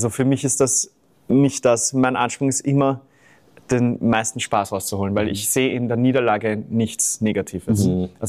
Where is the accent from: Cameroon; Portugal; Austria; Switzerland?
Austria; Vienna; wir kommen ja aus Wien, also ich habe nicht Dialekt gesprochen, nie.